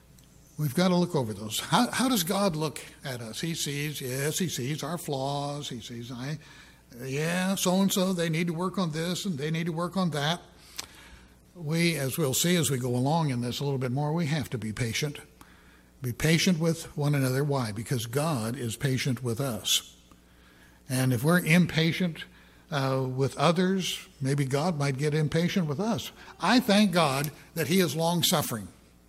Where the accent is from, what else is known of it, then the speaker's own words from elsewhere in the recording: Portland, United States; I'm from Portland. I came into the Portland Church, Spokesman's Club, went to Ambassador College.